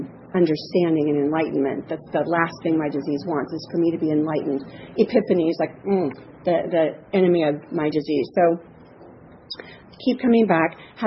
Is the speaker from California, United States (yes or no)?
yes; San Fernando Valley, California, United States; And, oh, I'm from the San Fernando Valley.